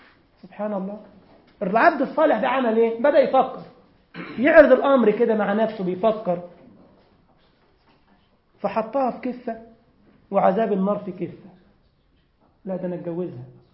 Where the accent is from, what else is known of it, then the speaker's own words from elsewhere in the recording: Egypt; أخ طبيب عندنا في مصر ملتزم